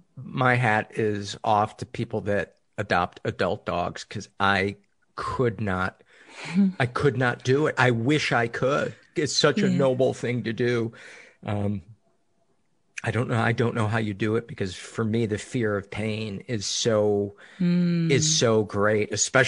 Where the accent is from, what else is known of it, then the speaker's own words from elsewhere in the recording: Midwest, United States; Well, as a Midwesterner, I can tell you, look for shine.